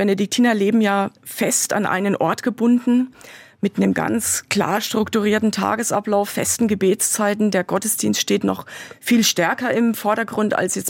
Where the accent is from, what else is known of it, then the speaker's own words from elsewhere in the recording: Willanzheim, Bavaria, Germany; Ich komme aus Willansheim im Landkreis Kitzingen.